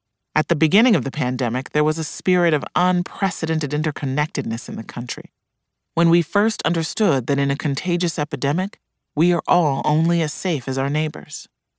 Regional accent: Chicago, Illinois, United States; In my hometown of Chicago

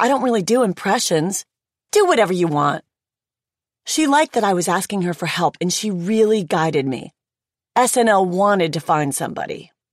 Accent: Cleveland, Ohio, United States; I'm a girl from Cleveland, Ohio, who really struggled and went through hard times.

